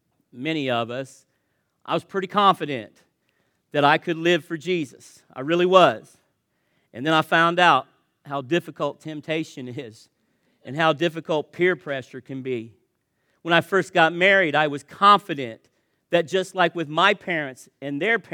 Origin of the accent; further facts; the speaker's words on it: Indiana, United States; I mean, I'm from the South, you know, southern Indiana. And my family is from further south than